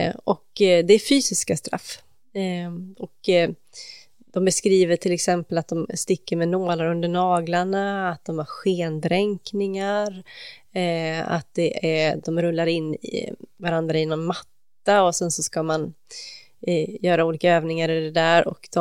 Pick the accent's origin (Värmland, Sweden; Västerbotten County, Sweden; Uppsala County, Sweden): Uppsala County, Sweden; Knutby; från Knutby där jag kommer ifrån